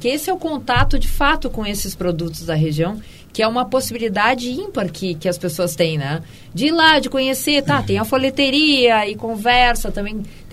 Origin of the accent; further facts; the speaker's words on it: Dom Pedrito, Rio Grande do Sul, Brazil; está voltando lá para a minha terra, lá para Dom Pedrito